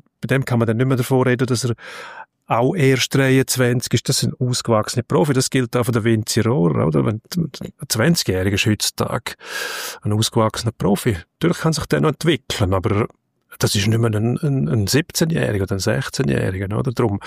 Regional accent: Switzerland; bei uns in der Schweiz

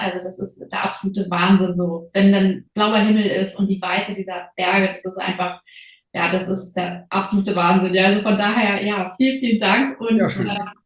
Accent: Travemünde, Schleswig-Holstein, Germany; Und ich bin ein Ostsee-Kind. Kind. Ja, ich bin ja an der Ostsee direkt groß geworden. Meine Eltern haben den Hof direkt in Travemünde in Schleswig-Holstein und das ist wirklich unmittelbar am Wasser.

